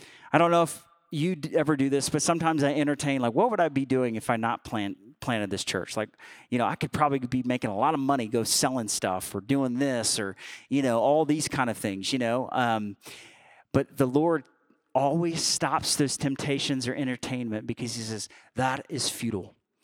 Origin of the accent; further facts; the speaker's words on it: Alabama, United States; I grew up in Alabama, okay? We didn't have a great education system, okay?